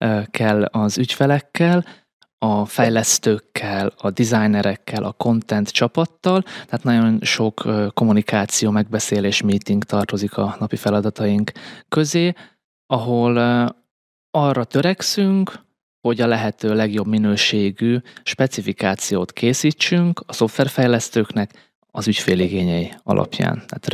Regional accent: Győr, Győr-Moson-Sopron, Hungary; moved away as an adult; now in Copenhagen, Denmark; ez egy olyan lehetőség volt, ami nem sokkal drágább, mint hogyha győriként Pestre költözök

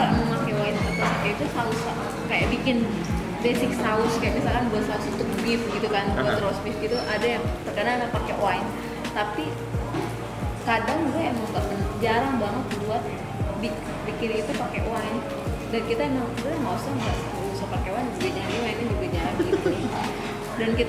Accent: Malaysia; karena saya orang Malaysia

